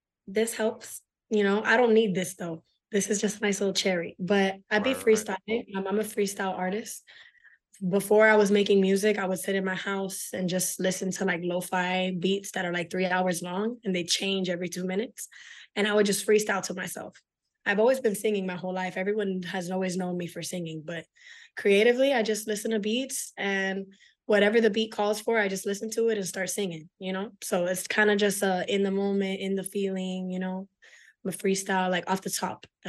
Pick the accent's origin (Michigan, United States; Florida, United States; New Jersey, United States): Florida, United States; Hollywood; I'm from Miami, Florida. I'm from Hollywood, Florida. We say Miami because some people don't know the other places, but I was born and raised in Hollywood.